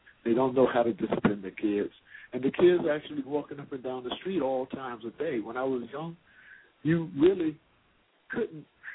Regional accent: North Carolina, United States; also born or lived in Atlanta; I remember very little for the police to do in the community that I grew up in North Carolina. And in Atlanta, when we moved to Atlanta in 65

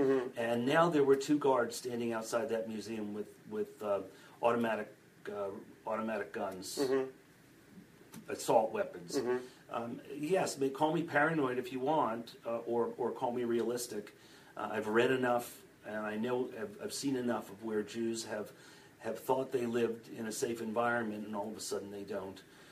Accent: United States; but I'm also an American, and I try very hard to make a difference in America as well, in my community.

